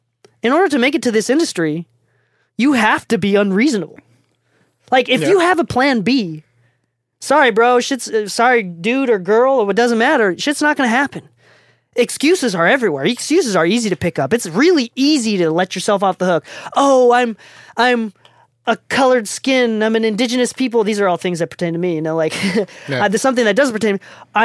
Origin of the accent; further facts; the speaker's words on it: Japan; English is a second language; I'm from Japan. I'm not even from the States. I don't know how I started speaking English. English wasn't even my first language.